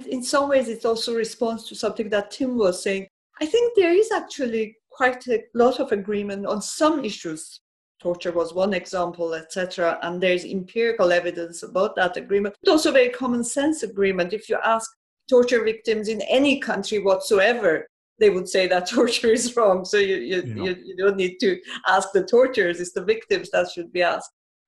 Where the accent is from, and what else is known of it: Iran; born or raised there